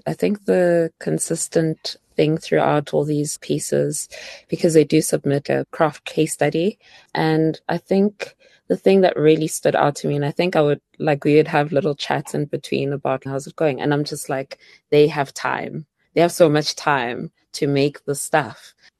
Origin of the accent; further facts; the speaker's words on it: South Africa; I think it really was another big differentiator between my experience as a South African creative working in the industry